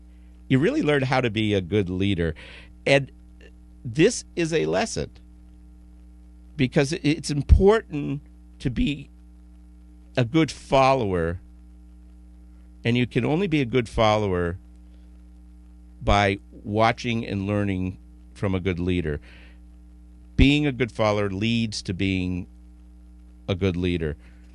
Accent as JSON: {"language": "English", "region": "Vermont", "country": "United States", "tie": "born or raised there", "said": "first, even though I grew up in Vermont, the first thing that I learned is the coldest winter I ever spent was in Coronado, California"}